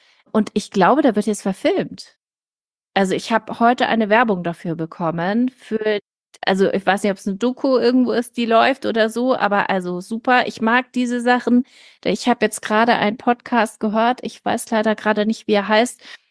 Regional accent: Munich, Bavaria, Germany; ich bin in München groß geworden, Wessi durch und durch

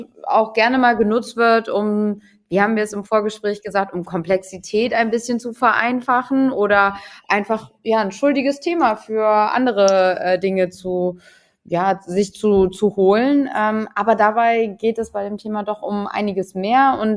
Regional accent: Bremen, Germany; Als Bremerin kann man das ja ganz gut immer so teilen, ja.

